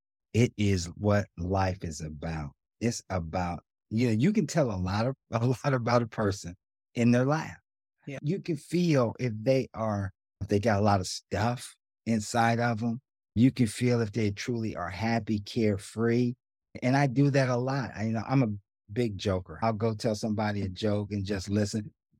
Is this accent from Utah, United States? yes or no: no; Ohio, United States; Growing up in the Midwest, football is huge. Ohio is a hotbed for football.